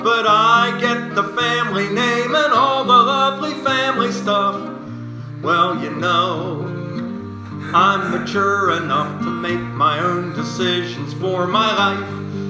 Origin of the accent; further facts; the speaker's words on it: Westminster, Maryland, United States; And I was born and raised in the country. I was born in Carroll County General Hospital in Westminster, Maryland, back in 1965. And it was a rural farming community. So I grew up around farms.